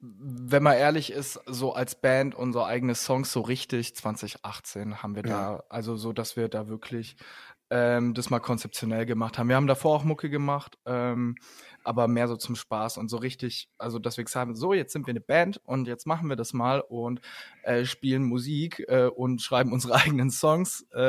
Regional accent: Ulm, Baden-Württemberg, Germany; wir kommen aus Ulm. Sind ein Trio.

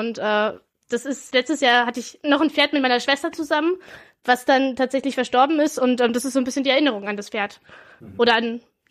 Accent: Brandenburg, Germany; ich komme aus der Brandenburg, hier gibt's nur eins.

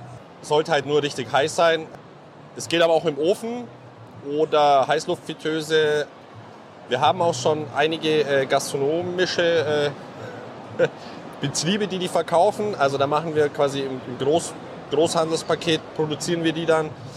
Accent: Bavaria, Germany; also wir kommen ja gebürtig aus dem Allgäu.

